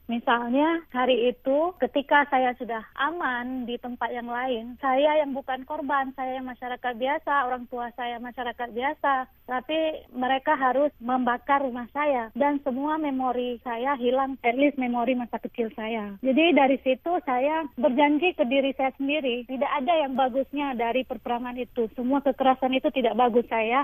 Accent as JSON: {"language": "Indonesian", "region": "Aceh", "country": "Indonesia", "said": "Saya sebagai orang Aceh sendiri mencoba melihat bagaimana perempuan-perempuan Aceh"}